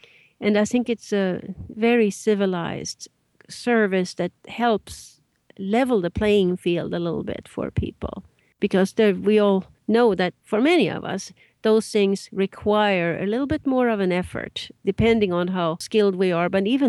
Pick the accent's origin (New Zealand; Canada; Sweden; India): Sweden; moved away as an adult; now in United States; and raised in Sweden.